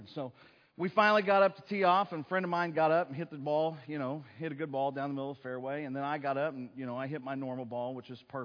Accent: Oklahoma, United States; Hey, I am from Oklahoma. I may have told you guys that before.

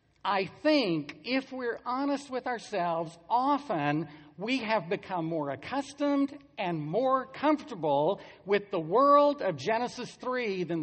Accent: Arizona, United States; I grew up in Arizona. I do not know why God created snakes.

